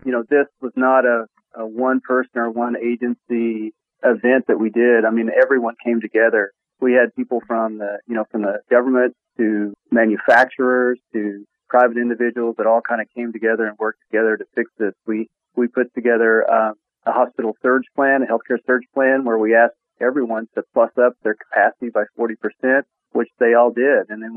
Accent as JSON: {"language": "English", "town": "Lindsay", "region": "Oklahoma", "country": "United States", "tie": "born or raised there", "said": "Well, I grew up in rural Oklahoma. I grew up in Lindsay, went to my local high school and went to college here in the state"}